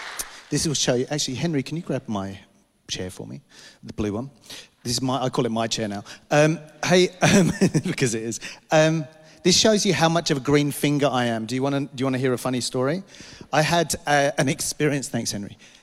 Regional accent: London, United Kingdom; I'm from London, grew up, as you guys know, I really did grow up in London, central London. People don't have cars, tube pass, train to school every day, like in a city.

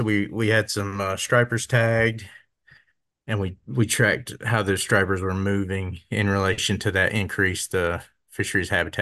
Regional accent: Greenville, South Carolina, United States; So I grew up on a fair amount of acreage just south of Greenville, South Carolina. We had a small, less than an acre farm pond there

